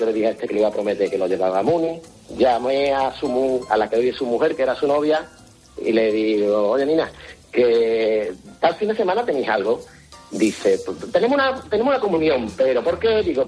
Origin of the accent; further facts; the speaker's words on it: Écija, Andalusia, Spain; Cojo el coche, yo soy de Écija, voy, lo recojo.